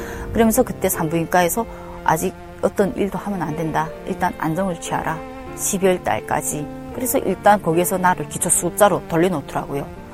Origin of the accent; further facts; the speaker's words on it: North Korea; now in South Korea; 이 사람들이 내가 탈북자라서 이렇게 적자 있는 걸 나한테 넘겨주나?